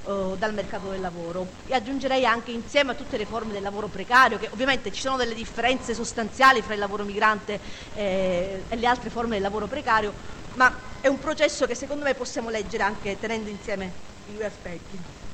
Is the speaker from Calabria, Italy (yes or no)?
yes; Calabria, Italy; e lo dico da calabrese, lo dico perché conosco quel territorio